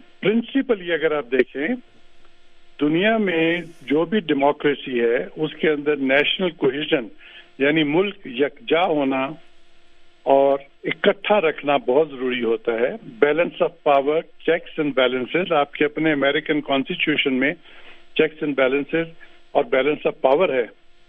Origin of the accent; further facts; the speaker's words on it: Balochistan, Pakistan; میں بلوچستان سے ہوں اور میں پڑھے لکھے لوگوں میں شمار ہوتا ہوں